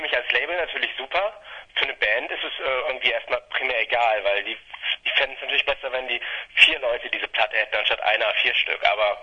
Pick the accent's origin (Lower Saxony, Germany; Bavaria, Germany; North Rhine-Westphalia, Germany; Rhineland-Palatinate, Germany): Lower Saxony, Germany; Bückeburg; Bückeburg, also damals noch Stadthagen, das ist so zwischen Bielefeld und Hannover, ziemlich genau.